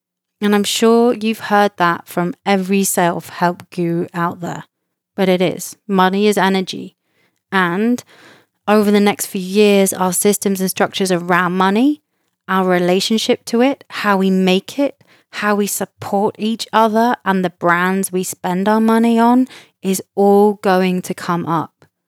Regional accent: United Kingdom; especially being a Brit from the UK

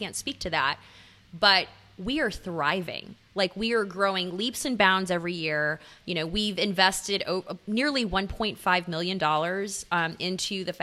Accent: Nashville, Tennessee, United States; People were freaking out that I was from Nashville.

